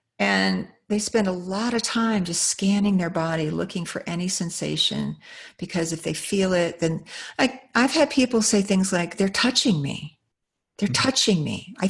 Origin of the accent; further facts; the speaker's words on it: United States; I'm an American